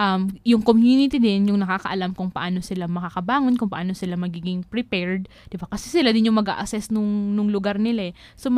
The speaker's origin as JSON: {"language": "Tagalog", "region": "Bicol Region", "country": "Philippines", "said": "'Di ba sa rural, parang kakilala mo lahat. Ganun sa amin sa Bicol eh."}